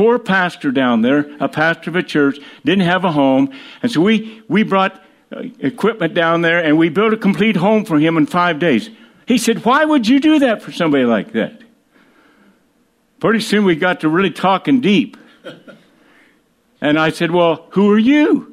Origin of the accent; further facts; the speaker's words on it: Iowa, United States; Where are you from? I'm from Iowa.